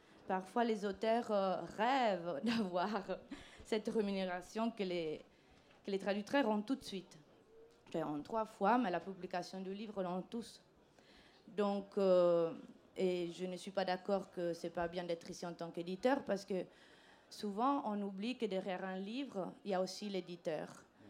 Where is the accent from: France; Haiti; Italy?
Italy; French is a second language; parce que je suis italienne, t'as l'accent, donc je traduis.